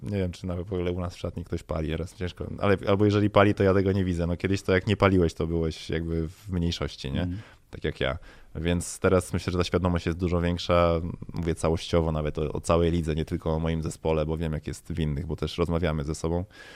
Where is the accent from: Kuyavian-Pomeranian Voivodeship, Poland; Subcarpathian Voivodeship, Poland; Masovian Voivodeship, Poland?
Masovian Voivodeship, Poland; Warsaw; jestem z Warszawy, więc to dla mnie znaczy trochę więcej niż, nie wiem, kolejne trofeum w kolejnym klubie, tak? Ja jestem stąd